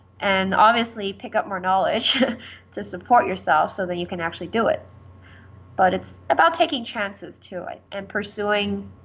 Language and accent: English; Canada; also born or lived in Hong Kong; Well, I always had this plan because I am Canadian. It's just that I spent a lot of time overseas.